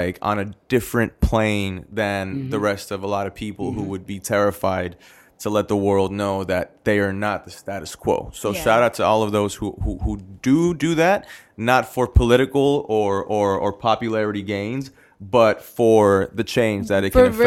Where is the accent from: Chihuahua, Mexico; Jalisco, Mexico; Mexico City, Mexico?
Jalisco, Mexico; hey, I'm from Jalisco, the land of tequila. That's where we make tequila. We also have mariachis. We're the land of mariachis.